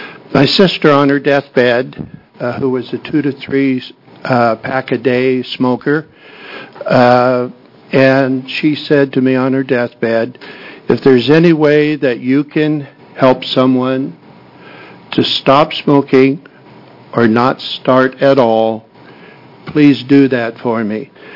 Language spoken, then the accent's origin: English; Albany, Oregon, United States; I'm from Albany, Oregon, Linn County.